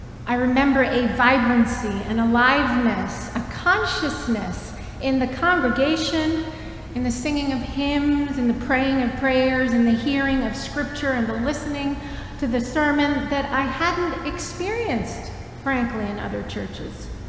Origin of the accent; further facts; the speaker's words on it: Baltimore, Maryland, United States; starting my life over in my hometown of Baltimore